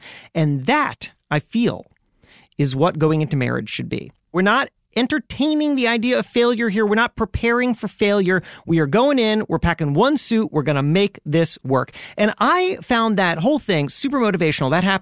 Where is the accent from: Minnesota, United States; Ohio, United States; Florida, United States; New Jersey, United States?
Florida, United States; Miami; So I am a huge Miami Heat fan. I grew up in Miami.